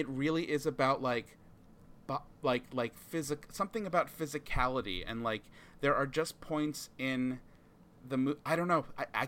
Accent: New York, United States; It's so my parents are from New York. I grew up in Long Island.

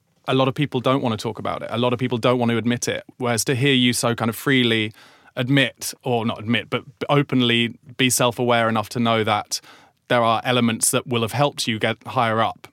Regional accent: South East England, United Kingdom; because I grew up in Surrey, but not in Croydon.

